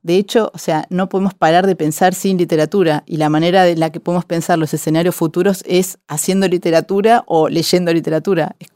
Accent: Argentina; nosotros, porque somos argentinos y de alguna manera casi superiores literariamente

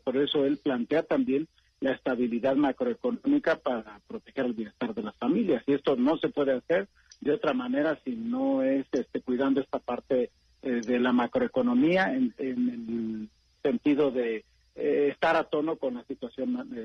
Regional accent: Mexico; Nosotros como mexicanos

